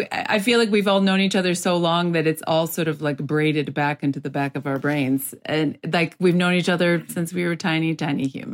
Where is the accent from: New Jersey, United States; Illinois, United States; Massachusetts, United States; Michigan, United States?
Massachusetts, United States; Dedham; also born or lived in New York City; I believe I was living in New York City when I started playing, even though I was from Dedham, Mass.